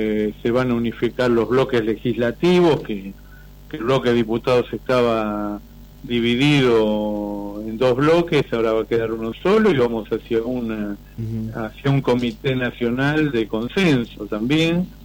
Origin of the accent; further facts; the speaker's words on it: Argentina; Nosotros como argentinos vamos a querer que esto salga lo mejor posible